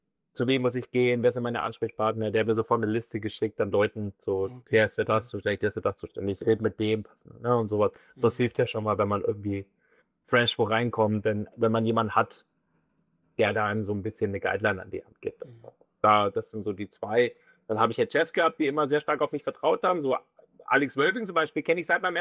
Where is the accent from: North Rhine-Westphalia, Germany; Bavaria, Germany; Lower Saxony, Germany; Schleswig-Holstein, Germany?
Bavaria, Germany; accent: Franconian; Also klar, der fränkische Akzent ist schon immer mal wieder durchgebrochen, aber der war zum Glück nicht so ganz ausgeprägt.